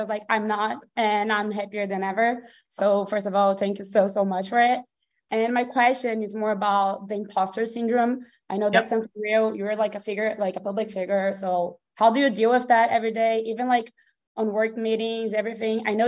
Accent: Brazil; English is a second language; As you can say, I'm not American, I'm Brazilian.

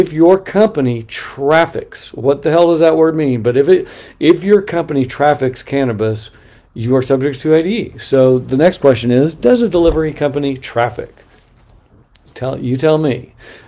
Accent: Bend, Oregon, United States; so I think in my hometown, Bend, Oregon, guy Joe's got a little, he's got his truck, and he's all of a sudden a delivery company

